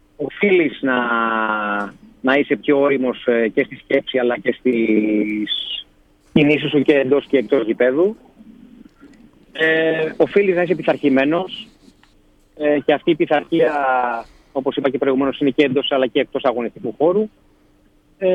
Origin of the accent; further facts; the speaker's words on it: Greece; είναι πάρα πολύ μεγάλη η υπερηφάνεια και σαν Έλληνας πλέον, γιατί εκπροσωπείς και την πατρίδα σου στο εξωτερικό.